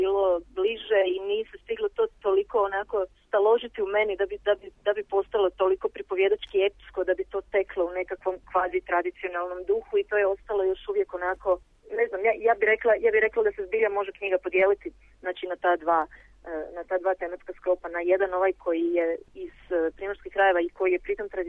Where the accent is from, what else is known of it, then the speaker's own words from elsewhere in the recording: Zadar, Zadar County, Croatia; s obzirom da sam ja rodom iz Zadra